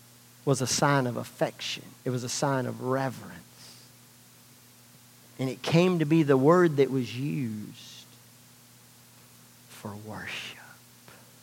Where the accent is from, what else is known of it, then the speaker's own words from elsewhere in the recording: United States; I'm glad I'm American and not Persian.